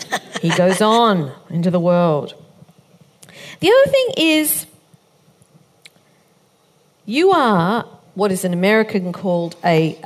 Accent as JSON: {"language": "English", "country": "Australia", "said": "as an Australian, and we follow English spelling here"}